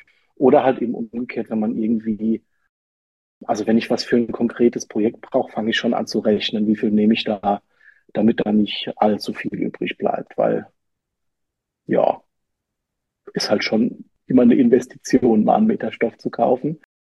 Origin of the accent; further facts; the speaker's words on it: Rhineland-Palatinate, Germany; ich komme ja aus der Pfalz